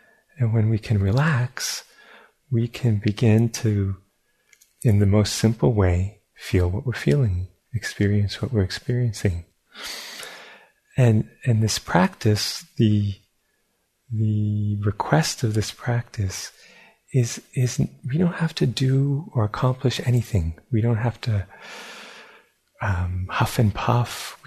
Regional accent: New York, United States; also born or lived in Japan; because I'm from New York and I think like a criminal.

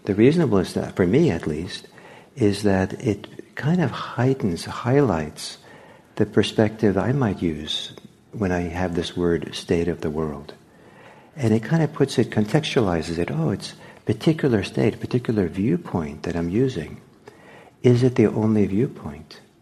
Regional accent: Bergen, Vestland, Norway; And in my hometown in Norway, there's a mark on

